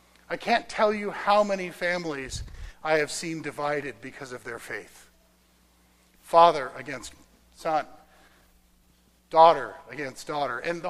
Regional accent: Arizona, United States; I grew up in Arizona where sun is a thing.

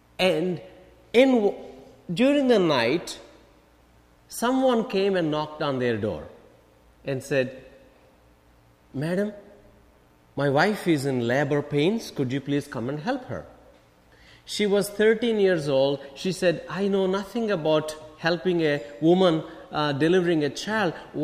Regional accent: India; because I am from India, maybe it makes sense for me to tell you an example from India.

